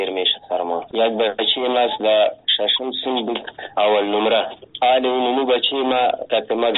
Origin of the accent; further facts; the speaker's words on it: Afghanistan; ما افغان هستیم مسلمان هستیم